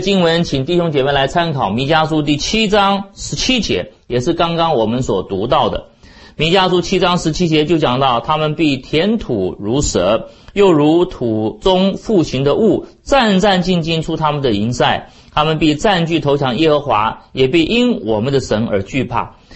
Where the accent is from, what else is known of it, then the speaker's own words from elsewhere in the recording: China; 好像我们中国人讲不吃葡萄说葡萄酸了，我们中国人就非常懂这个意思